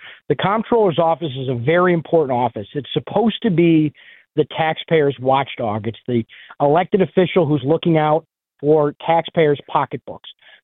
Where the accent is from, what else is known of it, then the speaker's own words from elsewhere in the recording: Amherst, New York, United States; I grew up in Amherst. It's my hometown where my family lives.